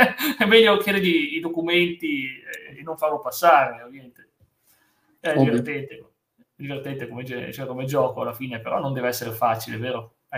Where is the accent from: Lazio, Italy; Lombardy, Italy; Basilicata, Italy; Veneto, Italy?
Veneto, Italy; vengo dal Veneto, alla provincia di Verona